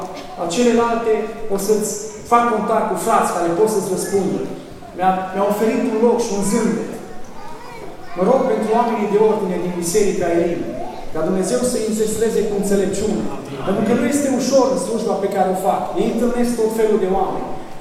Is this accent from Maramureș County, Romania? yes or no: yes; Sighet, Maramureș County, Romania; M-am convertit nu în orașul meu natal, ci undeva în Betleam, în Bistrița Năsăul. Și când m-am întors în Sighet, în localitatea natală, căutam o biserică din care să mă alipesc.